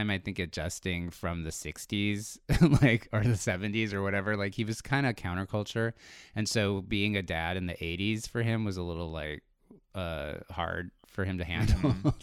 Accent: San Diego, California, United States; also born or lived in Los Angeles; I grew up in San Diego, California, and I moved to LA in the early 90s and lived there for about 20 some years.

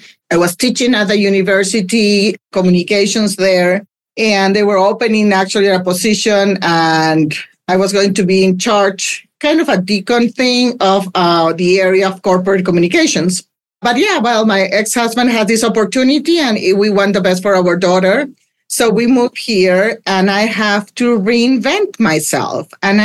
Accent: Lima, Peru; I'm originally from Lima, Peru. I'm the middle child, and also I'm a Gen X.

